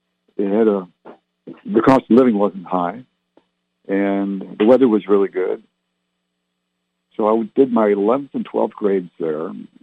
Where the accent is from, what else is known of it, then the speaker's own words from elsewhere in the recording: Barrie, Ontario, Canada; born there; I'll be 69 in August, and I was born in Barrie, Ontario, Canada. My parents were English, and I've been around the world, therefore.